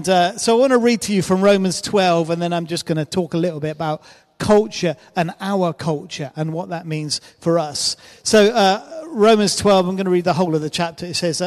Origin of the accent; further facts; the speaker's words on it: United Kingdom; It seems really odd and strange to us as British people, but that's their culture.